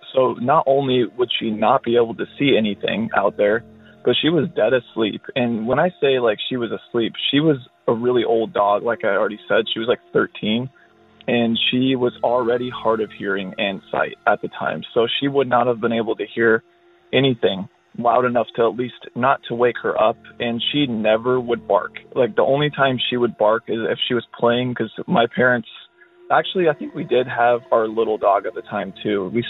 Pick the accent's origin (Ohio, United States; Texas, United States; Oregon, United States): Oregon, United States; I'm from Oregon.